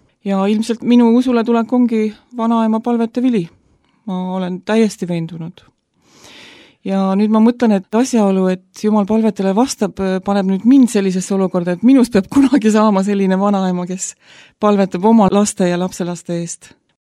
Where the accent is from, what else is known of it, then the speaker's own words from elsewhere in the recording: Tartu, Tartu County, Estonia; Ma olen Tartust, ma olen elusõnakogudusest ja nüüd juba ligi 30 aastat usklik